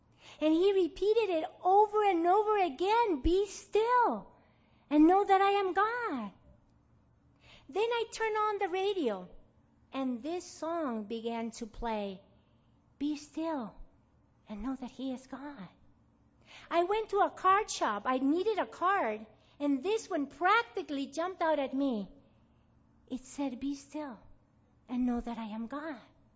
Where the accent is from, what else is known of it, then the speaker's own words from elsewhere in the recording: Lima, Peru; When I was growing up in Lima, Peru, my home always resounded with classical music